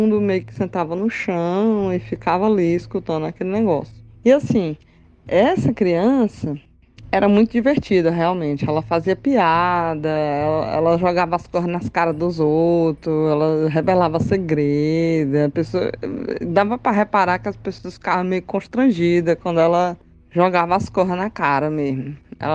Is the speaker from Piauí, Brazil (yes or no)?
yes; Teresina, Piauí, Brazil; also born or lived in Fortaleza; Eu nasci em Fortaleza, mas fui bebezinha para Teresina. E lá, minha mãe frequentava um centro espírita